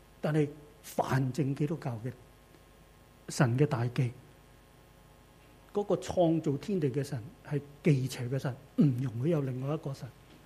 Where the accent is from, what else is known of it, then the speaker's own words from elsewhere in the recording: South China, China; 在我们中国人南方啊